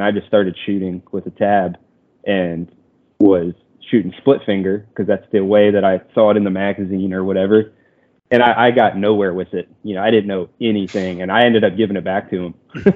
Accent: Virginia, United States; now in West Virginia, United States; I'm from the Northern Virginia area. I now live in the Eastern Panhandle of West Virginia.

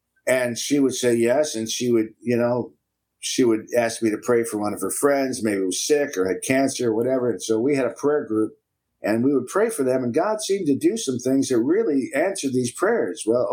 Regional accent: Cleveland, Ohio, United States; now in Chattanooga, United States; went back to my hometown of Cleveland, Ohio. I was there for 9 years.

